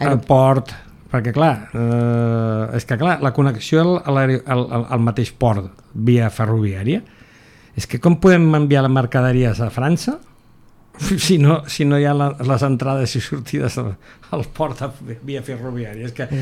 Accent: Gavà, Catalonia, Spain; i pensa que jo sóc de Gavà

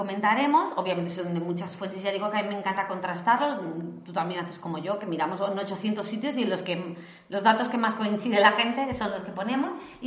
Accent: Catalonia, Spain; como buenos catalanes que celebramos

